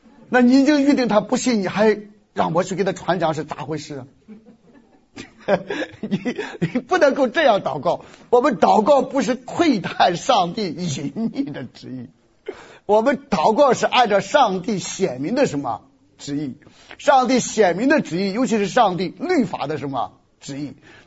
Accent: Shandong, China; 所以我老家是山东，我们山东是以出土匪出名的。

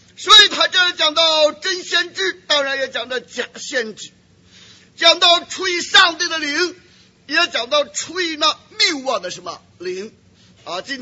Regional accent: China; 那我们中国人常常不管真不真，只管灵不灵

